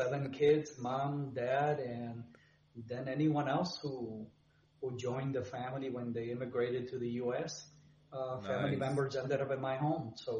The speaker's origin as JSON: {"language": "English", "country": "Puerto Rico", "tie": "born or raised there", "also_born_or_lived": "Springfield, Massachusetts, United States", "said": "I grew up between Puerto Rico and Springfield, Massachusetts."}